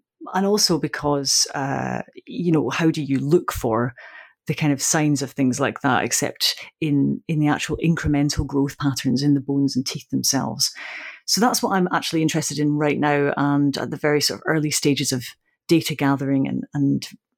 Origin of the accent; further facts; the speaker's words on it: Scotland, United Kingdom; I grew up in this really rural part of Scotland, very small village